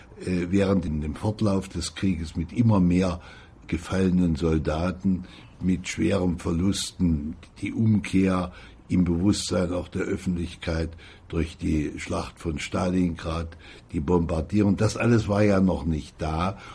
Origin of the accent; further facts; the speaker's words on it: Halle, Saxony-Anhalt, Germany; Ich war eingesetzt im Umfeld meiner Heimatstadt Halle an der Saale